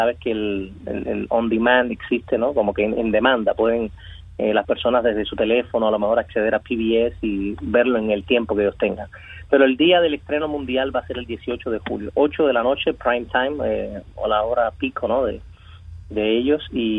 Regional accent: Cuba; moved away; como soy cubano

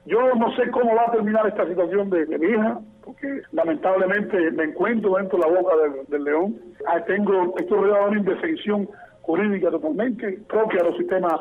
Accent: Cuba; somos ciudadanos cubanos que se nos prohíbe el derecho a salir de nuestro país.

